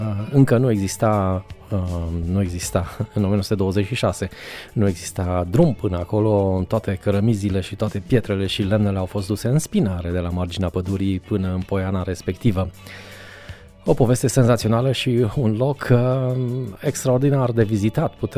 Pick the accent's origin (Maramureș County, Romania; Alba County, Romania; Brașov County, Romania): Maramureș County, Romania; Baia Mare; Târgu Lăpuș e la vreo 40 de kilometri de Baia Mare, orașul meu natal, în țara Lăpușului.